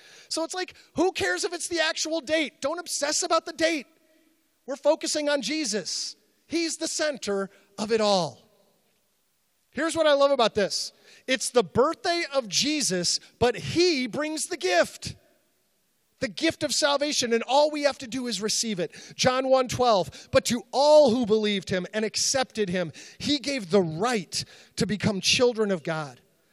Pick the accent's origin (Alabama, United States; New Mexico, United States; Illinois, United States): Illinois, United States; Chicago; and anytime I go to Chicago, I was born and raised in Chicago, and anytime I go to Chicago on business, there are a few places that I have to stop